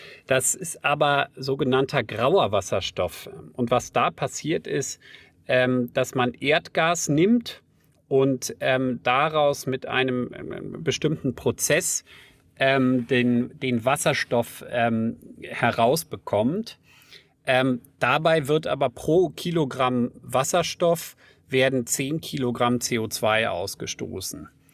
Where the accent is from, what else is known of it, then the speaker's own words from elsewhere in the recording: North Rhine-Westphalia, Germany; ich bin in der Nähe vom Ahrtal aufgewachsen und bei Bonn und habe auch Klassenkameraden aus dem Ahrtal gehabt.